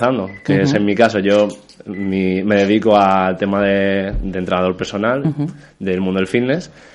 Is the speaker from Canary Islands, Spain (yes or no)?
no; Marratxí, Balearic Islands, Spain; Sí, yo soy de Marrachí.